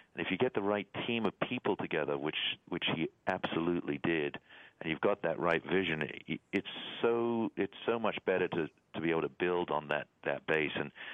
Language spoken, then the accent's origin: English; London, United Kingdom; born there; moved away; I was born in London, England.